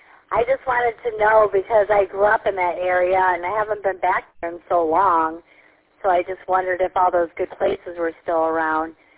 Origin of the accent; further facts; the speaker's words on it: Huntington Woods, Michigan, United States; I grew up in Huntington Woods, so Woodward Avenue was a lot of the places we would, you know, dine with my mom and dad